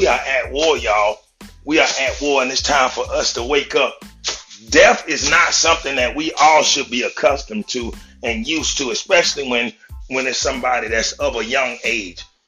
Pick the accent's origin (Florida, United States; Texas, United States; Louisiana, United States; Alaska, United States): Florida, United States; Now, I'm from the Manatee County area, and I'm gonna tell you, it ain't too many brothers standing up out here.